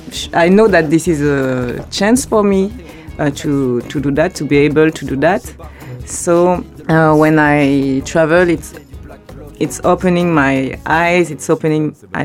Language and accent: English; French Caribbean, France; But I'm not original because I'm Caribbean from France.